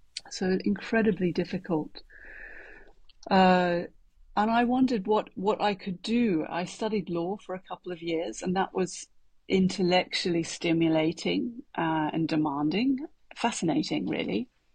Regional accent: Australia; also born or lived in London, United Kingdom / Paris, France; I had studied initially in Australia, my home country, and continued studies in London and in Paris

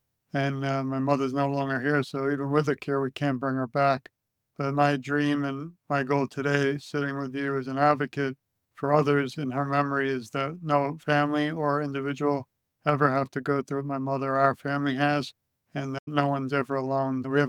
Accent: Brooklyn, New York, United States; I'm from Brooklyn, New York originally, and you can just imagine the crime I saw growing up

